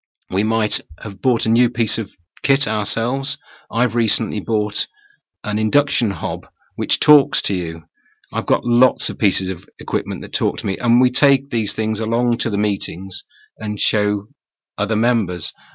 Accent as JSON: {"language": "English", "town": "Walsall", "region": "West Midlands", "country": "United Kingdom", "tie": "born or raised there", "moved": "as an adult", "lives_now": "Devon, United Kingdom", "said": "No, I was born in Walsall, raised in Walsall, and worked all my life in Walsall, and only retired to Devon 6 years ago now."}